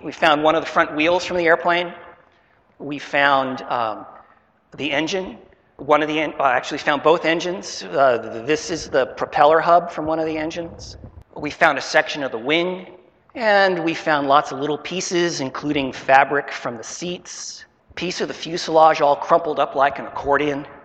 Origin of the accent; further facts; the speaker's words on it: Los Angeles, California, United States; And for a little 12-year-old kid growing up in Los Angeles, I had never seen trees this big.